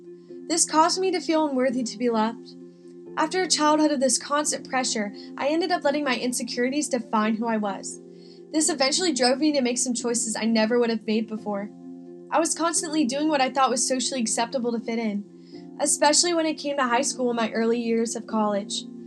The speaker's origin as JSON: {"language": "English", "town": "Holly Springs", "region": "North Carolina", "country": "United States", "said": "I'm from Holly Springs, North Carolina."}